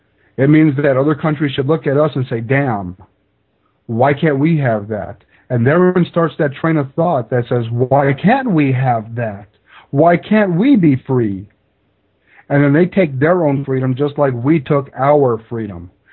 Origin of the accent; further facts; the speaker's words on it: United States; I'm an American. That is my only concern.